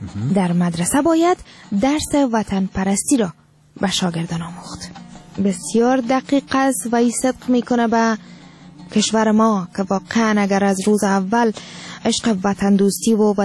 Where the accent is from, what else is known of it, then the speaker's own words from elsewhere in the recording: Afghanistan; ما افغان هستیم،